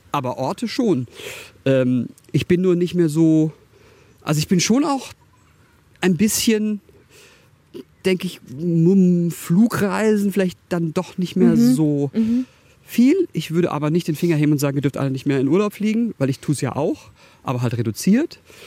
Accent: Baden-Württemberg, Germany; sage jetzt nicht Schwabe, weil ich bin Badener, das ist ganz wichtig

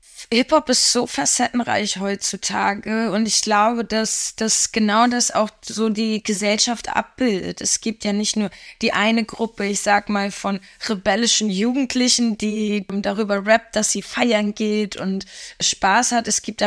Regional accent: Germany; weil ich einfach hier in Deutschland aufgewachsen bin. Ich habe natürlich einen sehr deutschen Akzent, was mein Russisch angeht.

